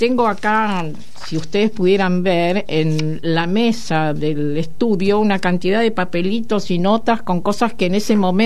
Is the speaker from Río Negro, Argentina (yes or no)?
no; Rojas, Buenos Aires Province, Argentina; se recibieron en Rojas, mi pueblo, los primeros maestros varones.